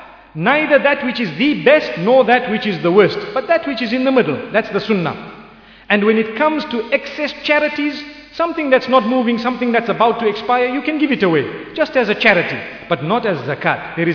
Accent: Zimbabwe; I know in my case, I come from Zimbabwe, where we deal in many currencies

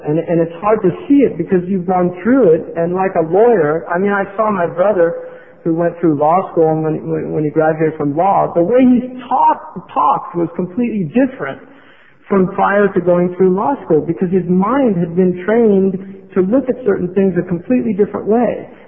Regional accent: California, United States; I grew up in this city when there wasn't a yellow haze. I mean, literally, I grew up in Marin County when there wasn't all of this CO2 being thrown out into the biosphere, right?

